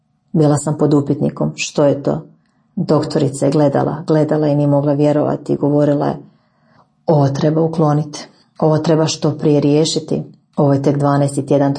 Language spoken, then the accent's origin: Croatian; Slavonski Brod, Brod-Posavina County, Croatia; imam 30 godina, udana sam i dolazim iz Slavonskog Broda.